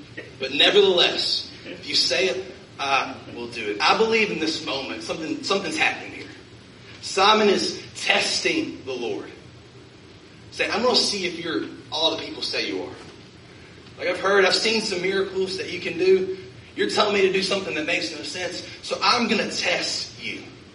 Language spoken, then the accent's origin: English; Minden, Louisiana, United States; I was 14 years old. I grew up in Minden, Louisiana. And Turner's Pond is kind of the happening spot in Minden. There's not a lot going on.